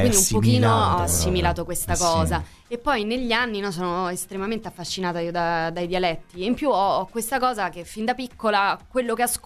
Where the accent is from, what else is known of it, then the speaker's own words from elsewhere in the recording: Rome, Lazio, Italy; Però senta, scusa, però io sono romana.